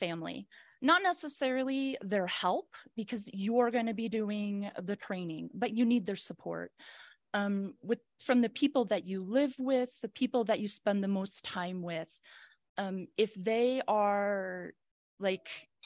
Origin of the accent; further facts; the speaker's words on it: Nebraska, United States; In Nebraska, I'm from Nebraska.